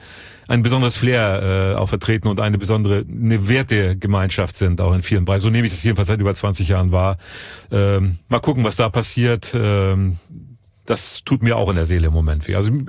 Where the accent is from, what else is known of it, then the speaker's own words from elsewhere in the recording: Northern Germany, Germany; Ich komme ja aus Norddeutschland